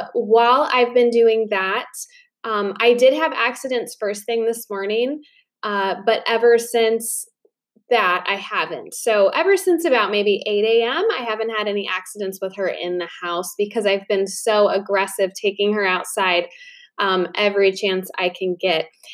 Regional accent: Indiana, United States; And we're actually originally from Indiana. That's technically where we would call home and where all of our family is.

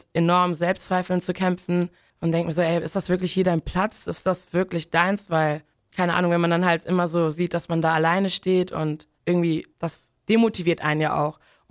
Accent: Togo; also ich bin halt ursprünglich aus Togo

